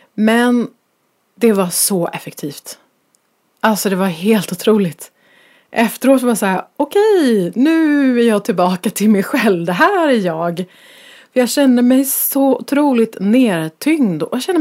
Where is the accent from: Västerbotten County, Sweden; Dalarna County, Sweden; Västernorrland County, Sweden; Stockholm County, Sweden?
Stockholm County, Sweden; Stockholm; Jag är ju stockholmare i grunden